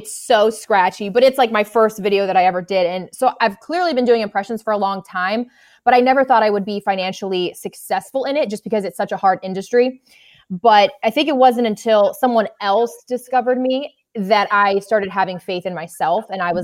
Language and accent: English; Washington, District of Columbia, United States; when I moved back to my hometown of DC, I found a local radio former radio personality turned podcast host.